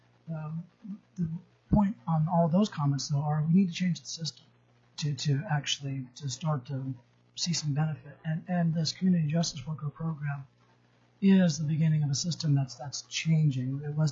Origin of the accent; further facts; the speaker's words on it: Yakutat, Alaska, United States; now in Juneau, United States; I'm from Yakutat. I am an attorney. I grew up in Yakutat, but I've been a member of the Bar Association for over 20 years in the First Judicial District here in Juneau.